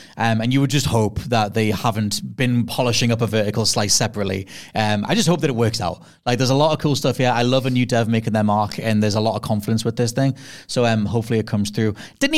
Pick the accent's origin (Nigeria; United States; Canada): Canada; Northwest Territories; I come from the Northwest Territories.